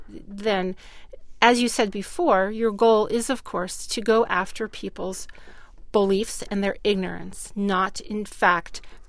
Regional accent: Gloucester, Virginia, United States; I've been invited to speak at a church in my hometown of Gloucester, Virginia

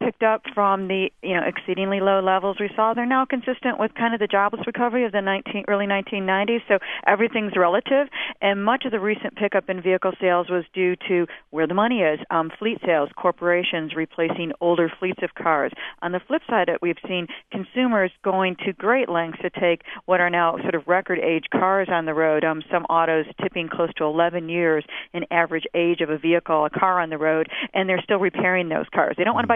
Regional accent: Detroit, Michigan, United States; I grew up in Detroit

